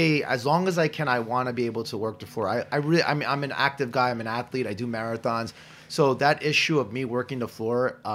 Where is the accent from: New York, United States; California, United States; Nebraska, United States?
New York, United States; New York City; Listen, I grew up in Hell's Kitchen. I kind of went through that whole phase of gentrification and all